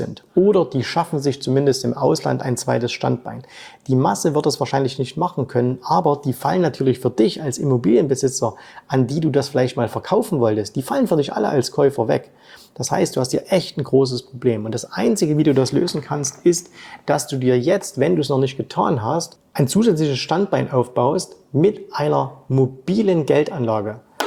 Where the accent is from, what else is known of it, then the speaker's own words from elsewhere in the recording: Saxony, Germany; die gibt es nicht nur in meinem Heimatbundesland Sachsen